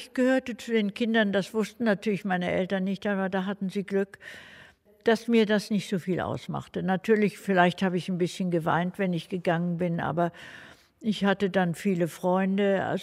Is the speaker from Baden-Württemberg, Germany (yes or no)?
yes; Baden-Württemberg, Germany; Ich bin eine Schwäbin.